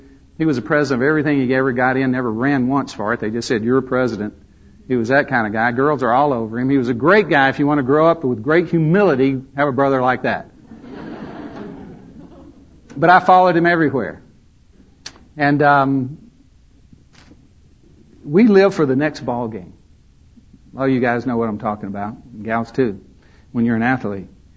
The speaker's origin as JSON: {"language": "English", "region": "Alabama", "country": "United States", "tie": "born or raised there", "said": "growing up in Alabama, grew up in a home with an older brother, mom and dad. Dad worked for the Alabama Power Company."}